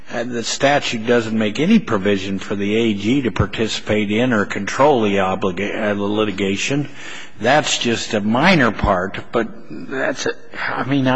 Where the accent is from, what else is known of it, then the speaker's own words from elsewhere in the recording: Idaho, United States; I said Swaver, but I'm from Idaho, so I don't know.